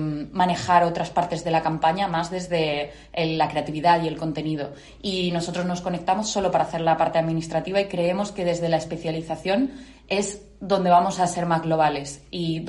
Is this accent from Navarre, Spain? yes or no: no; Málaga, Andalusia, Spain; accent: Malaga; also born or lived in Madrid; Bueno, yo soy madrileña, realmente de nacimiento, pero llevo toda la vida viviendo en Málaga, sí.